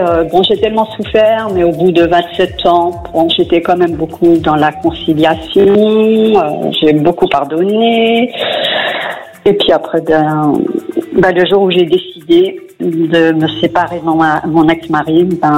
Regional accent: Perpignan, Occitanie, France; Je suis de Perpignan.

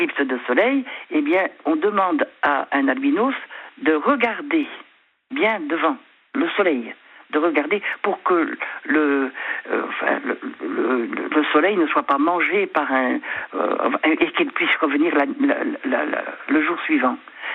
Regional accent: Brittany, France; Je ne sais pas si j'ai un accent breton, mais je ne crois pas. Parce que je ne parle pas la langue bretonne dans mon secteur à moi, qui est du côté de Rennes, du côté du Mont-Saint-Michel.

